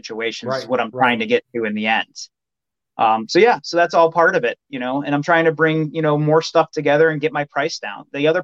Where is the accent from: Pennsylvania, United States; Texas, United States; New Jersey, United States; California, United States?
Pennsylvania, United States; I grew up in Pennsylvania. My uncle has property there that I hunt on, and it was previously strip mined.